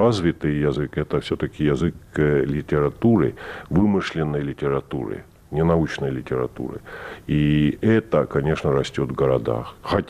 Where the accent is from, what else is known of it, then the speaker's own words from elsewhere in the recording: Southern Estonia, Estonia; я родился в Южной Эстонии, поэтому мое детство не было проведено вместе с финским телевидением, поэтому я говорю по-фински очень скверно.